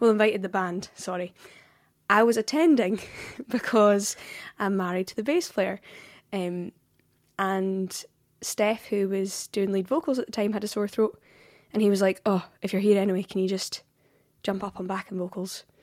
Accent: Scotland, United Kingdom; accent: Scottish; I'm singing in my own accent, which so often in Scotland we don't get

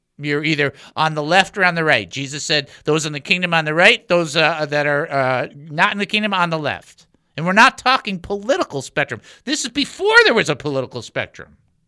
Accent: United States; And I, by the way, I love being an American.

